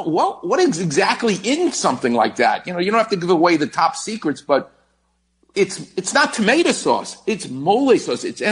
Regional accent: New York, United States; Growing up in New York, all I had was Fritos corn chips.

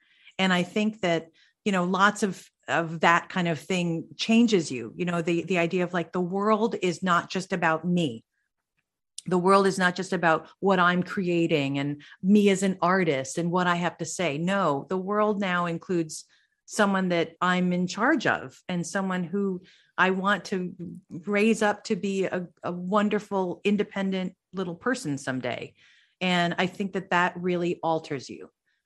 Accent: New Jersey, United States; And after a while, I actually developed a Southern accent. And I am from New Jersey. So I do not come by a Southern accent, honestly.

